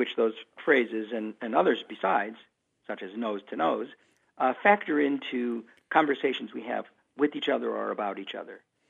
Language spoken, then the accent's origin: English; Chicago, Illinois, United States; I was born and raised in Chicago in a in a family of readers.